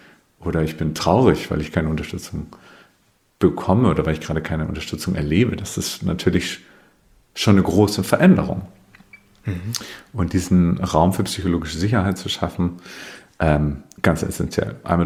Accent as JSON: {"language": "German", "region": "Bavaria", "country": "Germany", "said": "Ich komme aus Bayern, das hört man vielleicht manchmal, ich bin mir gar nicht bewusst"}